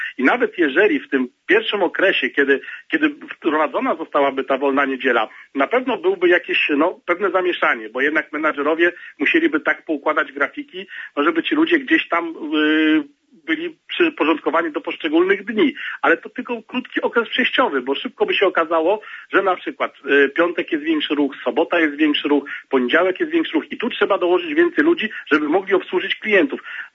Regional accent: Gdańsk, Pomeranian Voivodeship, Poland; No ja jestem z Gdańska, w Gdańsku były tłumy.

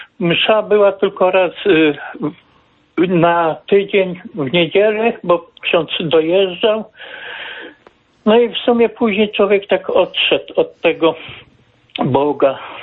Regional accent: Bydgoszcz, Kuyavian-Pomeranian Voivodeship, Poland; pochodzę z Bydgoszczy.

